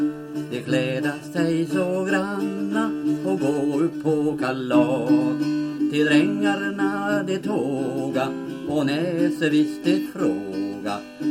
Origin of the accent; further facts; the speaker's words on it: Myrvärd, Sweden; Mm. Och jag är född här i Myrvärd. Den 12 januari 1911. Jag har bott där hela livet.